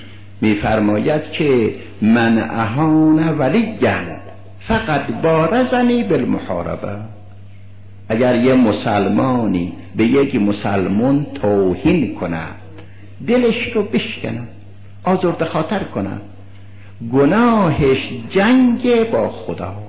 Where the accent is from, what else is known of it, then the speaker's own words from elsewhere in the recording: Isfahan, Iran; برای اینکه من اصفهانی هستم نه، همه میدانن